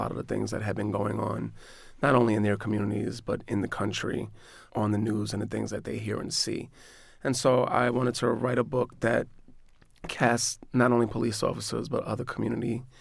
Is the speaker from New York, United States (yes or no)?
yes; New York, United States; Even though I'm from New York, I was a troubled student and got in a lot of trouble in school as well.